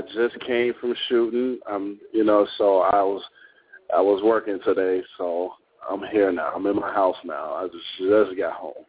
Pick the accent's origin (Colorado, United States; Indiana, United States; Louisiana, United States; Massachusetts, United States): Indiana, United States; Gary; I'm from Gary, Indiana.